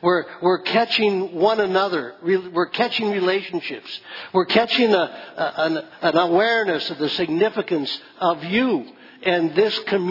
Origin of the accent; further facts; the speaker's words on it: Wausau, Wisconsin, United States; also born or lived in Merrill; I was born in Merrill, Wisconsin in 1948. My mother and dad and my brother, we lived at 719 North 9th Avenue in Wausau.